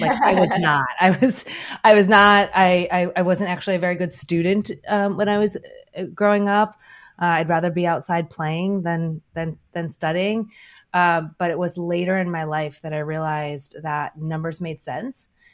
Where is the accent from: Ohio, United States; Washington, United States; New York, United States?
Ohio, United States; I am from Ohio, so just Midwest town, and I grew up in this development where we like played outside until the streetlights came on.